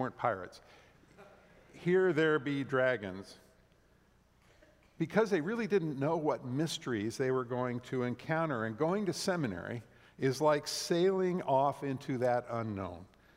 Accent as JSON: {"language": "English", "town": "Thousand Oaks", "region": "California", "country": "United States", "tie": "born or raised there", "said": "So I can think of five or six people in the church I grew up in Thousand Oaks, California, who were the reason I finally heard God's voice in my life."}